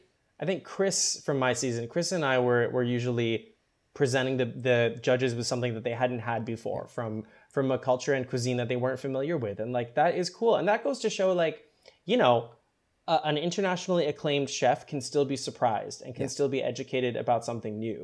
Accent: Canada; born there; You know, I have parents who were born in the Philippines. They immigrated to Canada. I was born in Canada. I don't speak any Filipino dialect myself.

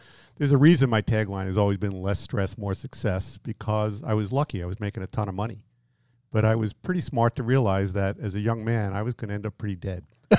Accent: New York, United States; I've been out here 18 years, and I've been told that my accent has really decreased. People rarely know that I'm from New York.

